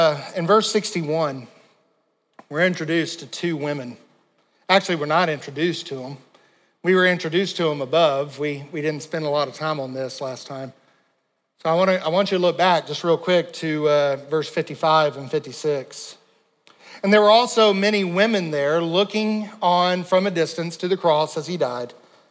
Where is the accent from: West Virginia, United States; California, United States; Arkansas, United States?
Arkansas, United States; Pine Bluff; born there; I was born in Pine Bluff, Arkansas. I would have never chosen that.